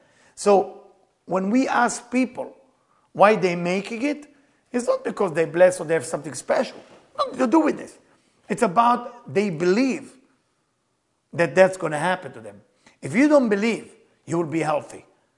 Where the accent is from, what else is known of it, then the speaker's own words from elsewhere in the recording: Israel; English is a second language; I was new, I was fresh from Israel.